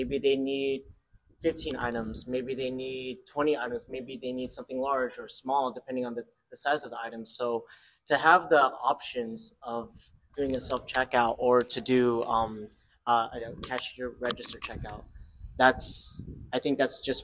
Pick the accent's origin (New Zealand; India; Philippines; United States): Philippines; I mean, I come from a family, I'm Filipino.